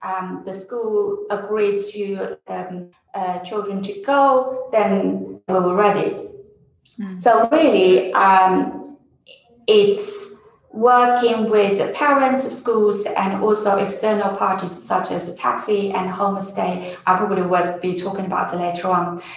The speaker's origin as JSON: {"language": "English", "town": "Wuhan", "region": "Hubei", "country": "China", "said": "But as I said, I'm from Wuhan and I heard all the news and also hold all the important information about how this disease could spread very quickly"}